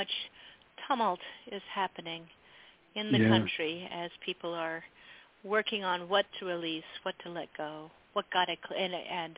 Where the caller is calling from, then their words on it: Ronan, Montana, United States; I am here from Ronan, Montana, on this wild week in the eclipses, yes.